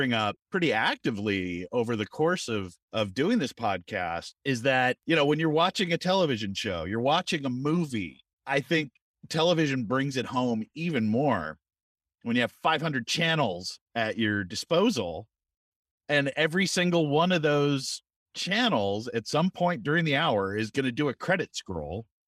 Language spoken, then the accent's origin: English; Los Gatos, California, United States; I grew up in the Bay Area. I grew up in Los Gatos, California, which is a suburb of San Jose.